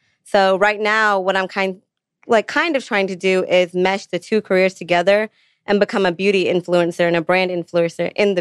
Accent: India; Being Indian myself, our culture is very male dominated.

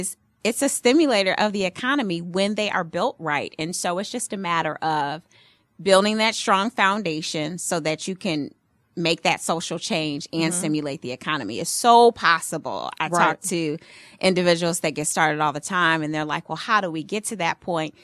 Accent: Detroit, Michigan, United States; working with them to establish some much needed philanthropic efforts in Detroit, Michigan, which is my hometown.

